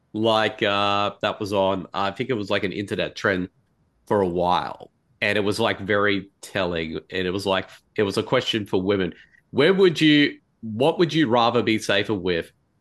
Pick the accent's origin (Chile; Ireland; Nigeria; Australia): Australia; See, being an Australian and having lived in the outback, one thing that makes me laugh more than anything